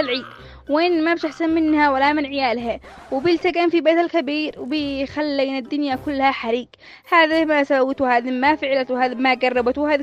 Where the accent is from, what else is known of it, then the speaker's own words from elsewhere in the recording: Yemen; احنا من اهل اليمن